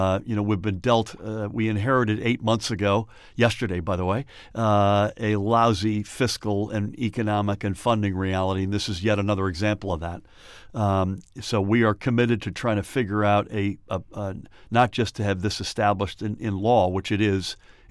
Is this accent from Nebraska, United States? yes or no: no; Middletown, New Jersey, United States; Middletown, of course, as you know, is my hometown